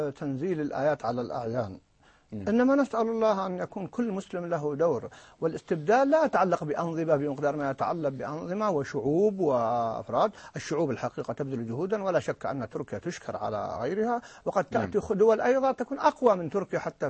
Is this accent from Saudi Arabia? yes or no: yes; Saudi Arabia; عندنا في المملكة العربية السعودية